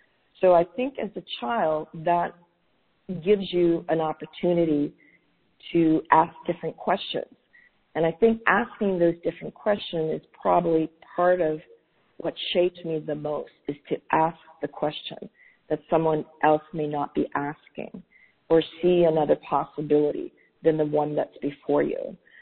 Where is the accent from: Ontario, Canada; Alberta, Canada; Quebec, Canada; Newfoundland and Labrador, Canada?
Ontario, Canada; Toronto; I remember distinctly growing up in Chinatown in Toronto.